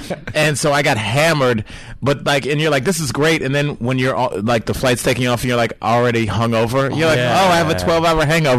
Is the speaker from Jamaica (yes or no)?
no; Cleveland, Ohio, United States; I grew up in Cleveland, Ohio.